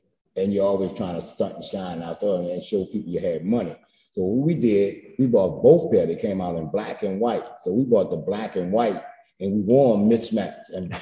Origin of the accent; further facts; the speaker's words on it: New Orleans, Louisiana, United States; Well, growing up in New Orleans, and that's why I call it New Orleans. I'm from uptown, downtown